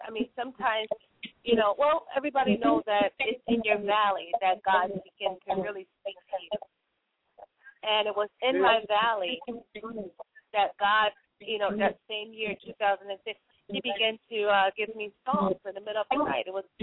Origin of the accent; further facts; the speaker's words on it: Connecticut, United States; I was raised in Connecticut and raised in a Caribbean church.